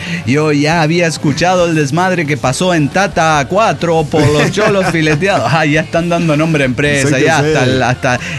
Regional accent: Ciudad Juárez, Chihuahua, Mexico; venimos de Juárez, somos todos roomies

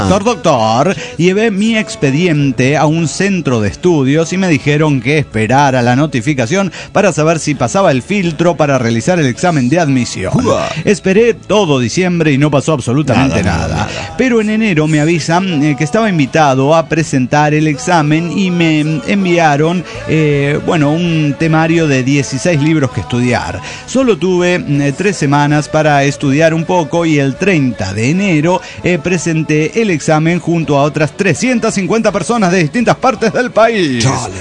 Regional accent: Salta, Argentina; de Salta, Argentina.

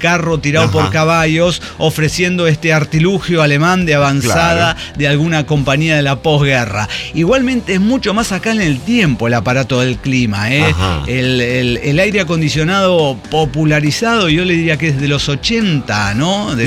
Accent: Monterrey, Nuevo León, Mexico; aterrizaron una vez en mi tierra, en Monterrey

